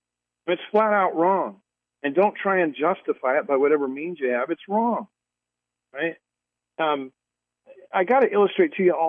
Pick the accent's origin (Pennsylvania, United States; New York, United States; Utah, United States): Utah, United States; I was raised out in Utah.